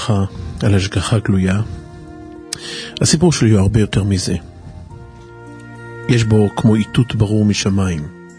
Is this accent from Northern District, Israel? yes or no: no; Tel Aviv, Tel Aviv District, Israel; born there; הוא מתגורר עד היום בעיר הולדתי תל אביב.